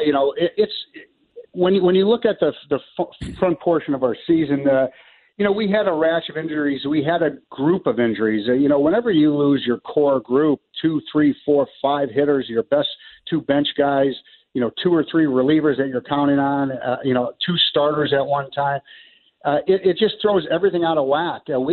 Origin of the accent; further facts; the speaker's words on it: Chicago, Illinois, United States; I grew up on Waveland Avenue, which is obviously left field of Wrigley Field, about 5 miles down the street. And my sister, my dad, and I, we went to the games a lot, took the bus.